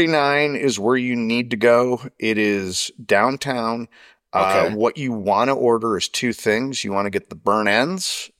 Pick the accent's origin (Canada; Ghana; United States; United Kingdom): United States; Chicago, Illinois; Four games in my hometown, the Windy City, against the Chicago White Sox.